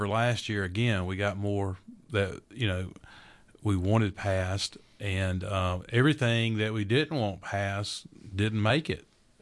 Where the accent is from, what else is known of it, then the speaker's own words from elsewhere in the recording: Georgia, United States; Born and raised in Georgia, South Georgia. I've been up in North Georgia now for about 33 years.